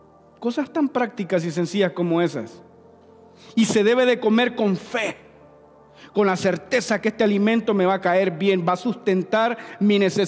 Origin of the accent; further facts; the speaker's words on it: Honduras; Porque yo soy hondureño, pero tengo amigos mexicanos, guatemaltecos, nicaragüenses, costarricenses, panameños, colombianos, hay de todo.